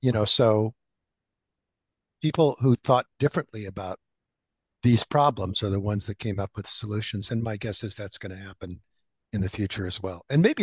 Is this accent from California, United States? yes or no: yes; Fairfax, California, United States; I grew up in Fairfax, California. It's in Marin County, and it's about 10 miles from the major freeway artery.